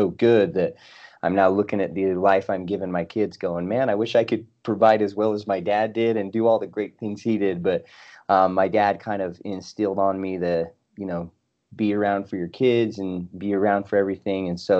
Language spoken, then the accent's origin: English; Utah, United States; I'll try and be brief, but so I grew up in Utah. I come from a sports family, played a lot of sports growing up.